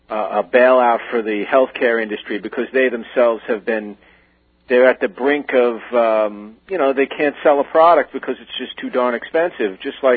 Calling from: Mount Sinai, New York, United States; Mount Sinai, New York.

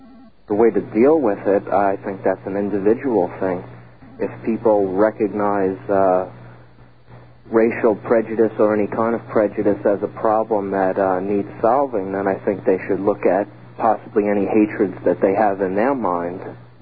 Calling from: Bohemia, New York, United States

